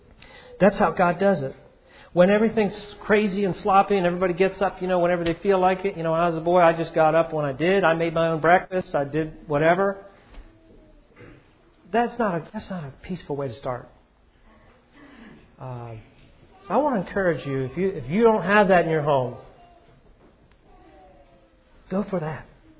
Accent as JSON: {"language": "English", "country": "United States", "said": "I'm an American. I want to do everything. I want to experience every good thing."}